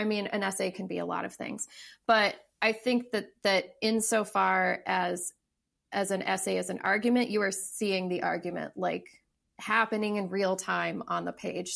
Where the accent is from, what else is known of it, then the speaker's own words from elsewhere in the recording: Laredo, Texas, United States; And I grew up in Laredo, Texas, which is on the border.